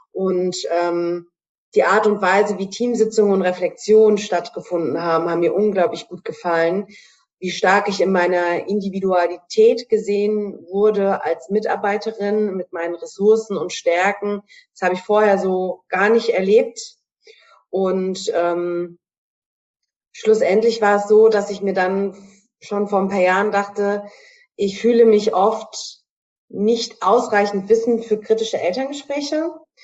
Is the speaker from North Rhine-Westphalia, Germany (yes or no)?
no; Hanau, Hesse, Germany; Ich komme aus Hanau in Hessen und ich bin gelernte Erzieherin schon 10 Jahre.